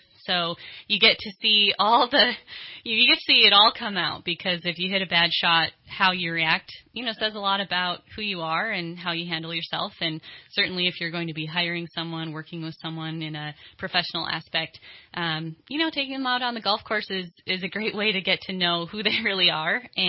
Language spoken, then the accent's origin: English; Minnesota, United States; also born or lived in Montana / Arizona; now in Reading, United States; I'm from Minnesota originally and moved to Montana for school. Most recently was in Arizona, and then I came out to Reading about 2.5 years ago.